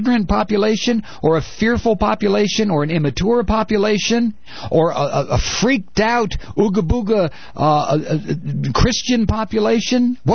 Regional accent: United States; all right, I'm an American.

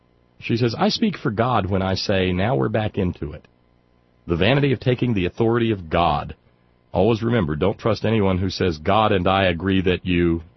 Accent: Florence, Alabama, United States; You know, when three-bedroom brick ranch homes like the one I grew up in Florence, Alabama, are going for, you know, $1 million in Southern California

